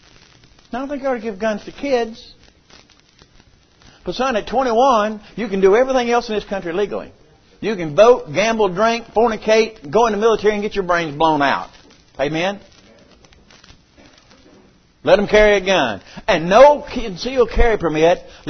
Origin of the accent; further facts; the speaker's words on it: United States; I'm an American. I'm so liberal sometimes I don't think I'm a Baptist.